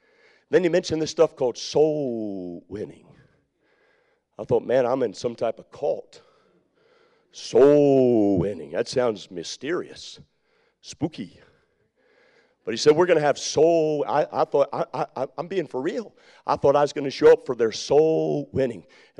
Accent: Maryland, United States; I grew up in the Maryland area, and so he lived right across our field.

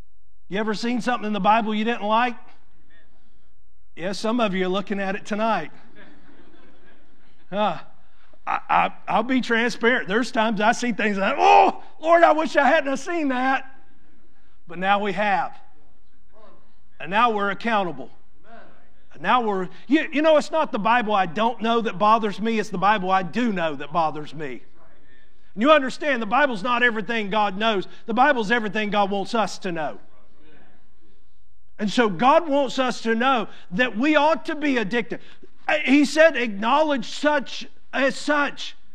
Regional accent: Georgia, United States; I'm from Georgia. I'm a little slow.

